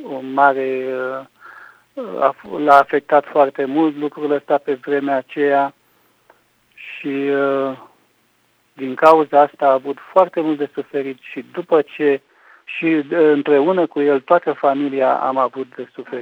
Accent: Balș, Olt County, Romania; born there; M-am născut în Balș, un oraș mic din Oltenia, de lângă Craiova, în 1950, într-o familie de oameni foși bogați

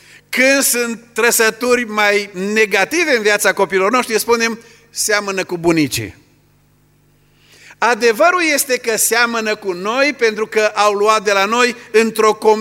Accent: Burzuc, Bihor County, Romania; Eu m-am născut și am crescut la Burzuc. Cei mai mulți n-ați auzit de localitatea aceasta. E în județul Bihor, e un sat mărunt și m-am născut la marginea satului, aproape de păduri.

